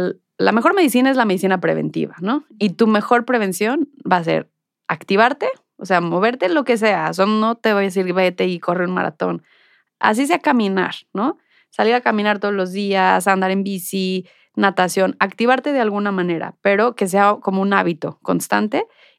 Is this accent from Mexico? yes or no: yes; Mexico; como población mexicana, tenemos otro gen asociado a la diabetes